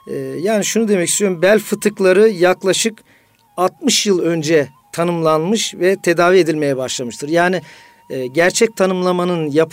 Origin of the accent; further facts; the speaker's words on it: Eskişehir, Turkey; 1958 Eskişehir doğumluyum. İlk orta ve lise tahsilimi Eskişehir'de yaptım.